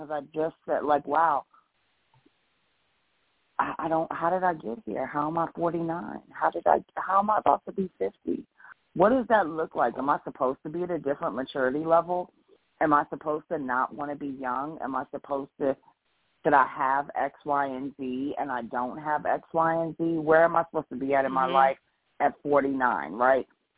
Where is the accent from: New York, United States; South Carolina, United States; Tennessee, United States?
New York, United States; also born or lived in Washington, D.C.; which is where I come from. I come from New York. I came from the D.C. area.